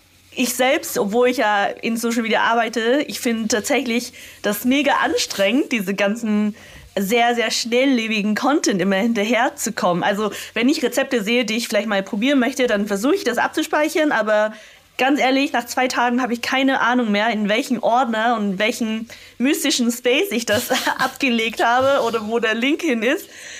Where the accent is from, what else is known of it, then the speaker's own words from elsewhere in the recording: China; born there; German is a second language; es ist nicht per se meine Muttersprache in dem Sinne, weil ich das nicht als erste Sprache gelernt habe und auch nicht in dem Land geboren bin. Also ich bin ja auch nicht in Österreich oder in einem deutschsprachigen Land geboren, ja, sondern in China.